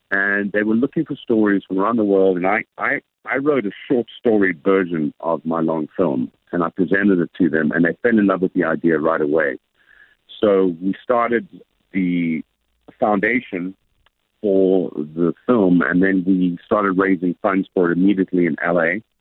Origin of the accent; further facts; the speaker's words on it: South Africa; I was at school with him when he used to play rugby growing up in South Africa.